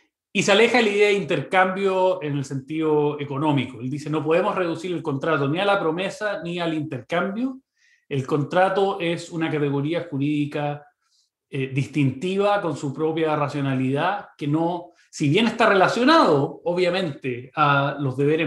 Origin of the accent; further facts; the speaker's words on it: Chile; los que, como los chilenos, crecimos aprendiendo de la teoría del negocio jurídico